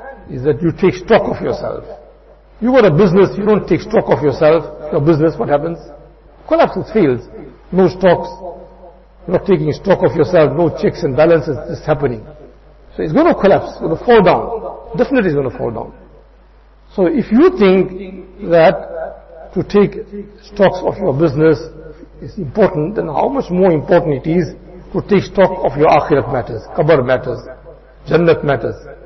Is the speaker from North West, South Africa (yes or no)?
no; Musgrave, KwaZulu-Natal, South Africa; I come from a big family also. I'm from Musgrave, you know.